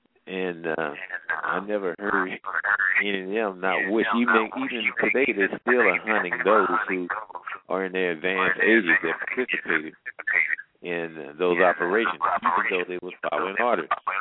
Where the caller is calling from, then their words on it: Midwest, United States; I'm calling from the Midwest.